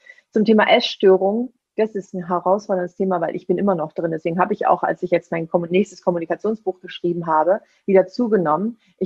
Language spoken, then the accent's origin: German; Seville, Andalusia, Spain; das spanische Weihnachtsgebäck, die Polverones aus meiner Heimat, aus Sevilla